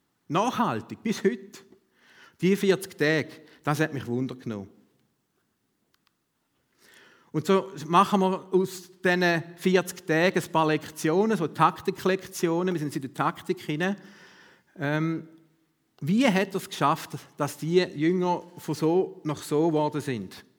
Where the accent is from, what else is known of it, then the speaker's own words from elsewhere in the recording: Löningen, Lower Saxony, Germany; ich komme aus Löningen, darum kann ich es mir dort gut vorstellen